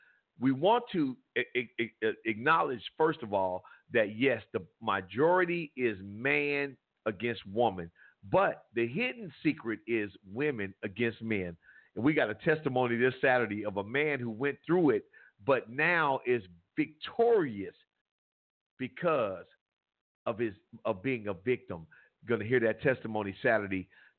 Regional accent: Compton, California, United States; Because before I raised in Compton, I was created in him.

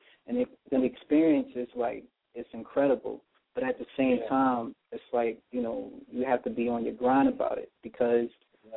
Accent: Philadelphia, Pennsylvania, United States; also born or lived in New York; I was born here in Philadelphia. I grew up, you know, back and forth to New York and Philadelphia.

